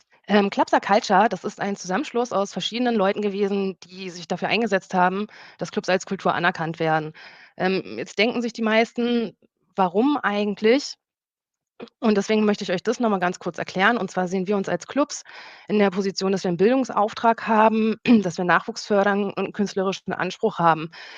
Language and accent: German; Leipzig, Saxony, Germany; ich komme aus Leipzig